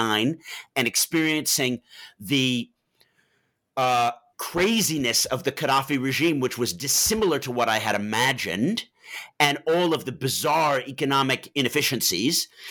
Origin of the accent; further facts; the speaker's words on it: Manhattan, New York, United States; I'm from Manhattan, and I was studying biology and chemistry at a small liberal arts college in Massachusetts